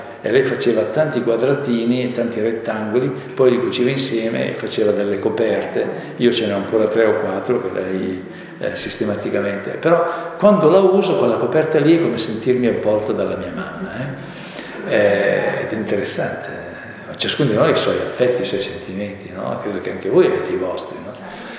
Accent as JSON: {"language": "Italian", "town": "Arluno", "region": "Lombardy", "country": "Italy", "said": "siccome io sono di Arluno, un paese vicino a Milano"}